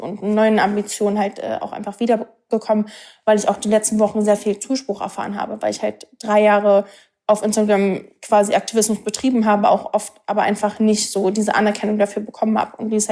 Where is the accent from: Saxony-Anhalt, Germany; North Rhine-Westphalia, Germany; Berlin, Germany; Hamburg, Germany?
Berlin, Germany; born there; Ich bin in Berlin geboren, so, ne? Ich bin Deutsche.